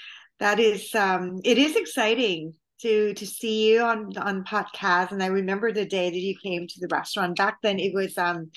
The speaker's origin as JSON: {"language": "English", "country": "Thailand", "tie": "born or raised there", "said": "I was born and raised in Thailand, and, you know, I was raised particularly in a very delicious household."}